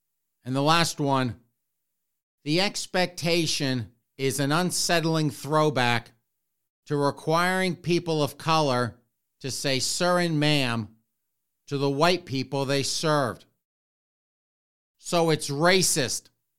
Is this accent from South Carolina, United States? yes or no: yes; Spartanburg, South Carolina, United States; now, I grew up in the South, in Spartanburg, South Carolina. And that was drilled into us at a very young age.